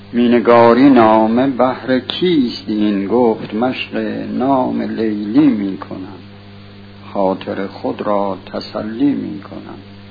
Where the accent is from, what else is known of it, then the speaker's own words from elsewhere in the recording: Iran; ما این اسماء هیچ کدومش فارسی نیست، ما ایرانی هستیم